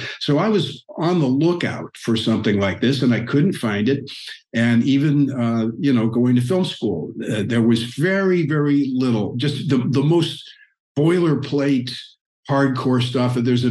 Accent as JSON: {"language": "English", "region": "Midwest", "country": "United States", "tie": "born or raised there", "said": "I grew up in the Midwest on a farm and was very distant from Hollywood"}